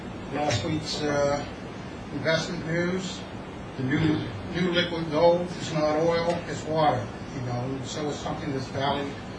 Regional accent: Hamburg, New Jersey, United States; I'm from Hamburg, New Jersey.

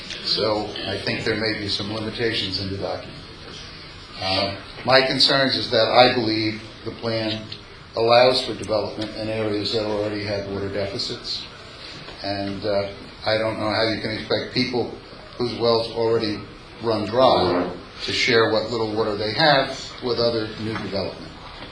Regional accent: Paterson, New Jersey, United States; now in Hawthorne, United States; I'm from Hawthorne, New Jersey, but originally here from Patterson.

